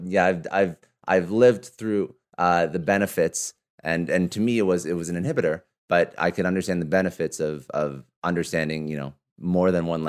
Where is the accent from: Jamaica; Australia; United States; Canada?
Canada; Ottawa, Ontario; now in Toronto, Canada; I grew up in Ottawa where, you know, you cannot, you're in the States, I'm Canadian, I grew up in Ottawa, I'm in Toronto now.